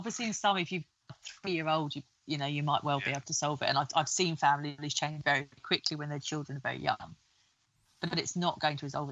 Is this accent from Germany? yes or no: no; United Kingdom; We'd have a chat about the weather as we do, because we're British and you talk about the weather all the time.